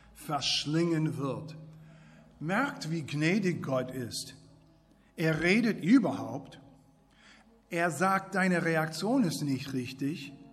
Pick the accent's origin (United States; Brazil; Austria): United States; Habt ihr gewusst, als ich aufgewachsen bin, ich bin Amerikaner, ich wusste nicht, wie man das macht.